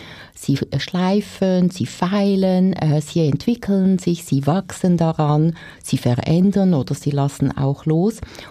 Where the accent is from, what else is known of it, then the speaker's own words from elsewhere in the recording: Zug, Switzerland; In Zug, ich bin ja aus Zug, gibt es ja viele solche Firmen